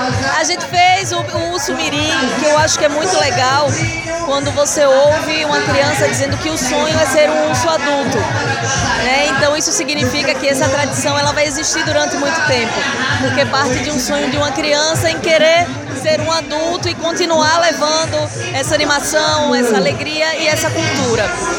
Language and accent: Portuguese; Aracaju, Sergipe, Brazil; also born or lived in Recife; now in São Paulo, Brazil; Eu nasci em Recife, mas sempre vivi em Aracaju, Sergipe. E eu tô há 2 anos e meio em São Paulo, mas eu sou nordestina com muito orgulho. Eu visto a camisa mesmo. Eu tenho muito orgulho do meu sotaque, eu não tenho a mínima vergonha.